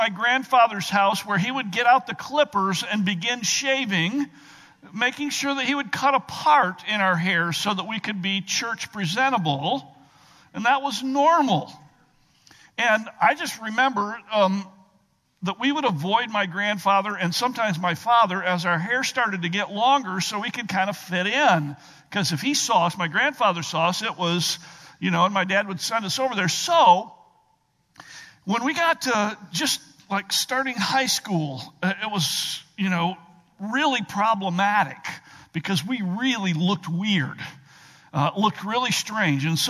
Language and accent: English; Michigan, United States; So growing up near Michigan State University, we had a lot of influence in our community